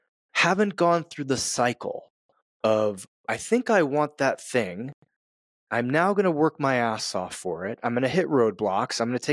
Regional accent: East Coast, United States; Like, I grew up on the East Coast.

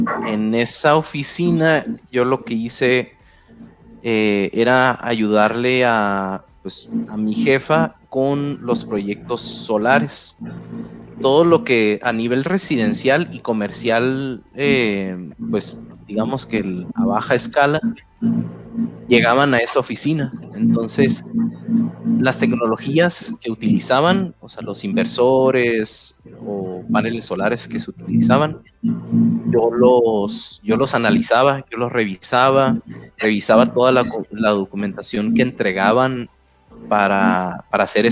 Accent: Cananea, Sonora, Mexico; also born or lived in Mexicali; Soy originario de Cananea, Sonora. Después de la preparatoria, me mudé a Mexicali

